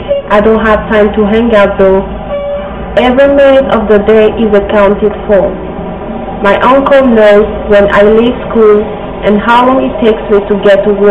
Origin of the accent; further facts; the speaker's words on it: Chad; I'm from Chad. My family is still there. I'm here on my own. I live with my uncle and I go to school.